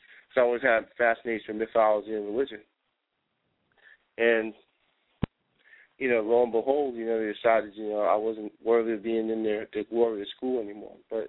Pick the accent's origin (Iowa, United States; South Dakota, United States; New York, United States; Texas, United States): New York, United States; New York City; I grew up in the South Bronx, so the schools weren't always the best.